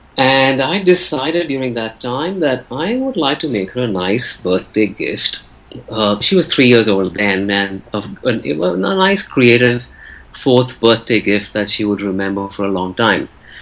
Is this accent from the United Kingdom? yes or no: no; India; since I was born and raised in India and both my parents are from India.